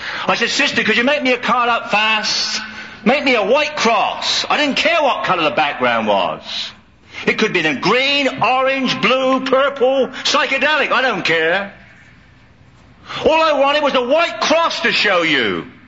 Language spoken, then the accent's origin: English; England, United Kingdom; I was raised in England with a Catholic mother and a non-practicing Protestant father. My grandfather was a Protestant minister.